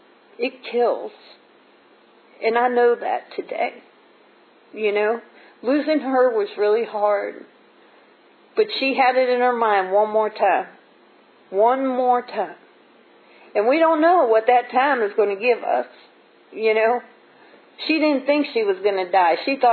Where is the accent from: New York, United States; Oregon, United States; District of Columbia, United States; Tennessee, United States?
New York, United States; Bronx; I come from the Bronx, New York, from nothing, you know.